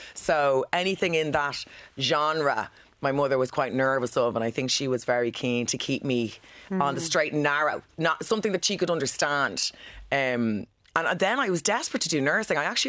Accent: Killiney, Leinster, Ireland; So I grew up in Killiney. Mm-hmm. Went to Loretta Dawkey, very south side, D4, all that jazz, which I think was a big problem at the start because the accent was... can I say a handicap?

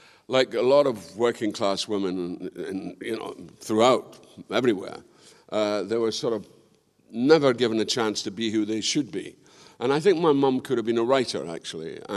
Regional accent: Quebec, Canada; born there; I was born in Quebec, Canada.

